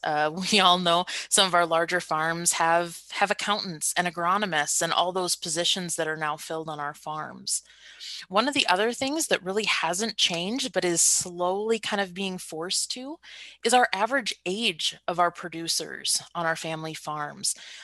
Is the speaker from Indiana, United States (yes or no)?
no; Minnesota, United States; I grew up in West Central Minnesota, in a very, very heavy rural and farming community with a history of farming in the family and a deep interest and a love, especially for animal science.